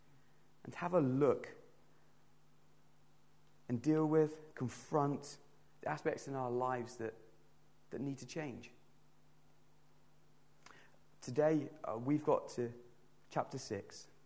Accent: South West England, United Kingdom; growing up in Cornwall, where I was born to two parents who divorced when I was two, grew up with a single mother and a little sister.

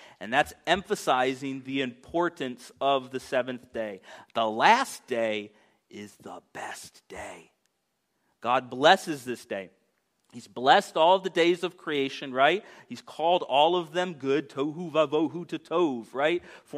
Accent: United States; What it kind of showed me, though, is that is my default as an American.

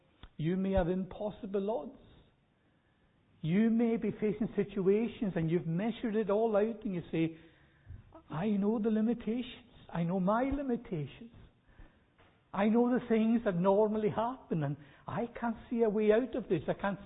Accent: Scotland, United Kingdom; You know what it's like when you come to certainly ourselves as Scottish people, we look back on the past at this time of year.

